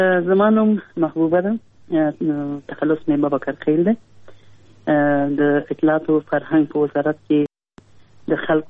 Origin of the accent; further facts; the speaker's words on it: Kabul, Afghanistan; ما زه په کابل کې پیدا یم، په دې لاسو د دې کال ورکم کال کې پیدا یم.